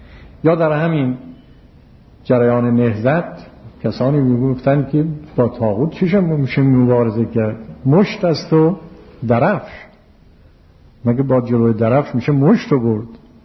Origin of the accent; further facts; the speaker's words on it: Yazd, Iran; ما اهل یزد هستیم.